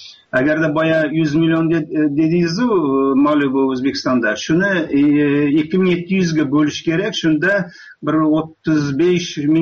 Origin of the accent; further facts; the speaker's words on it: Astana, Kazakhstan; Men Astanadan